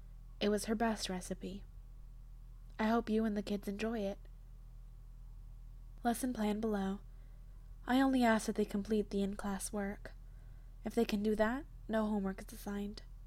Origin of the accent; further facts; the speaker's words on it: Canada; I would like your maple tarts because I'm Canadian.